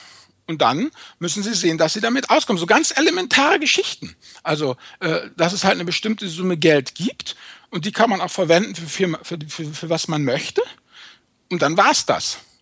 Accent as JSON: {"language": "German", "region": "Rhineland", "country": "Germany", "said": "Außerdem bin ich ja Rheinländer. Du weißt ja, wir Rheinländer, ne?"}